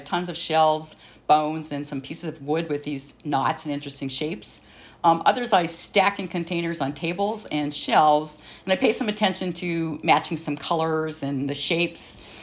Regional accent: Montana, United States; now in Homer, United States; I'm from Montana originally, but live in Homer now.

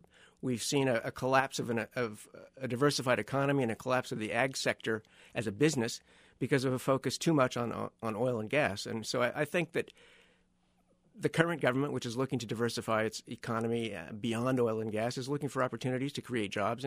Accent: Medford, Oregon, United States; Growing up in Oregon, I always wanted to do something internationally.

